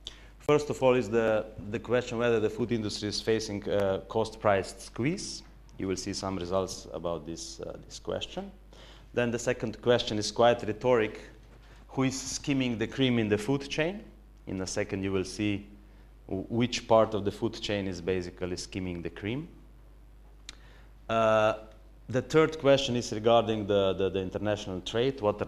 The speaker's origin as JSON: {"language": "English", "country": "Slovenia", "second_language": "English", "said": "I'm coming from Slovenia, a small country"}